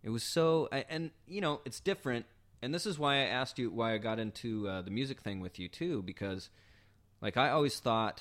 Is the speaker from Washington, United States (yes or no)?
yes; Washington, United States; I grew up in Washington over on the Kitsap Peninsula in a small town. So, and then I went to college over in Ellensburg at Central Washington University.